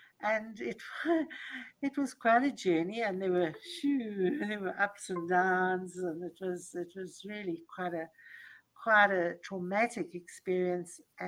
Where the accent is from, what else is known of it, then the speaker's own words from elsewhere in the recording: Johannesburg, Gauteng, South Africa; now in Cape Town, South Africa; I'm South African. I was brought up in Johannesburg. And then I moved to Cape Town